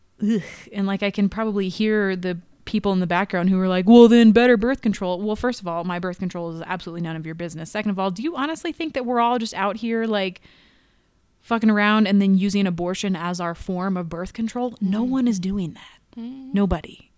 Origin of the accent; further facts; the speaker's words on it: Missouri, United States; I grew up in Missouri. I grew up Catholic, as we've discussed.